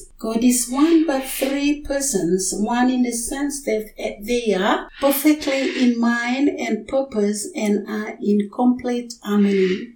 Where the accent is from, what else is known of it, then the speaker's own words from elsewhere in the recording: East New Britain, Papua New Guinea; from 92.3 FM, and I come from Rebellion, Eastern Britain in Papua New Guinea.